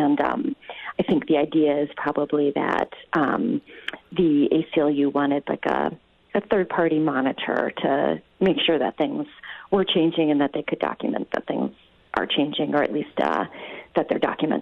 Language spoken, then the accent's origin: English; Milwaukee, Wisconsin, United States; You know, Milwaukee's my hometown. I was born here.